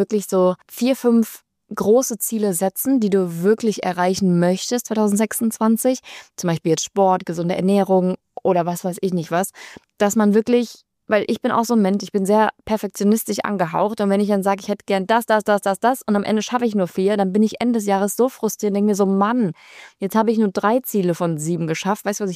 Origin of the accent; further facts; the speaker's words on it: Mainz, Rhineland-Palatinate, Germany; ich komme ja aus Mainz